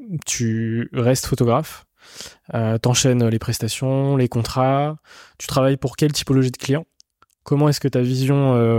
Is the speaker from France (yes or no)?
yes; Rennes, Brittany, France; Moi, je viens de Rennes, en Bretagne.